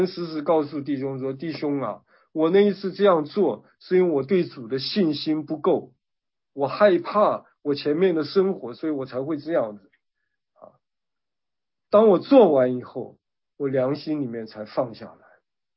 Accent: China; 因为呢我们中国人讲伴君如伴虎啊

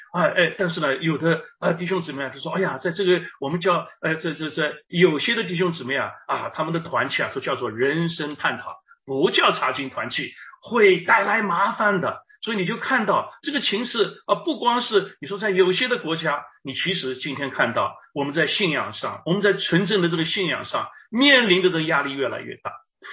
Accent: Shanghai, China; 我是上海人，我很喜欢吃生煎包啊，啊，那么有一次呢，回到上海啊

